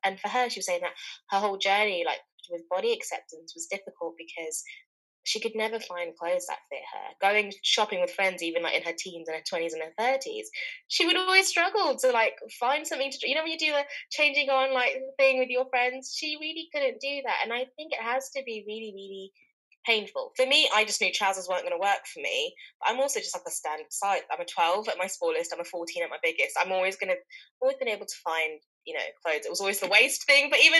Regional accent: Zimbabwe; So, yeah, I was born and raised in Zimbabwe and I had a really lovely childhood.

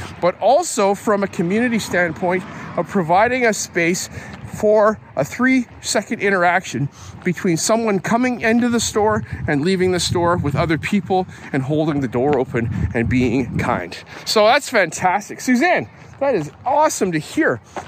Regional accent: British Columbia, Canada; And so I'm from British Columbia. This was super relevant to me, Tom.

